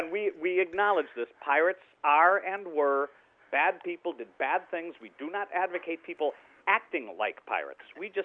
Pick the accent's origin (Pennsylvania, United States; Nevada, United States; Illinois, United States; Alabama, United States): Illinois, United States; Chicago; See, I'm from Chicago. It's not the most nautical place in the world.